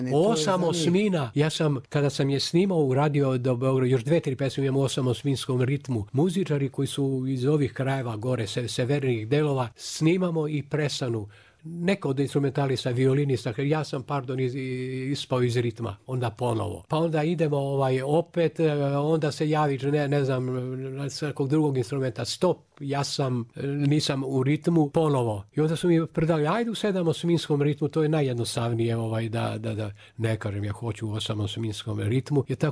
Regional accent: Prizren, Prizren District, Kosovo; Da vam kažem, ja sam iz Prizrena.

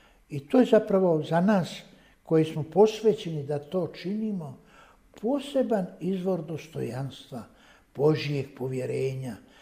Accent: Bosnia & Herzegovina; Mi u Bosni i Hercegovini, ako kažemo da smo vjernici

